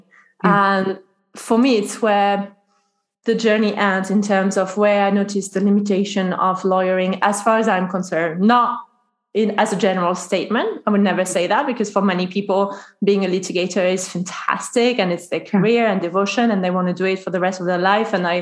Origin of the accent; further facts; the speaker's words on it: France; English is a second language; It's kind of my home, you know, in a way, because I learned English there. Mm-hmm. And I had my family there, my host family, my au pair family. So it feels really homey. But I thought, okay, now I've got Cambridge, which is my second home, my British home. What about my origins? I'm French after all.